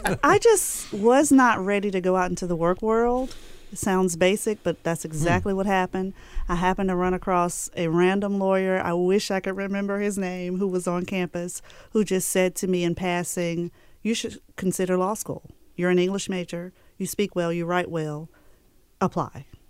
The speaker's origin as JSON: {"language": "English", "region": "North Carolina", "country": "United States", "tie": "born or raised there", "said": "My mother, God bless her soul, who's gone on now, was a teacher for 40 plus years in my hometown, home county of Halifax County"}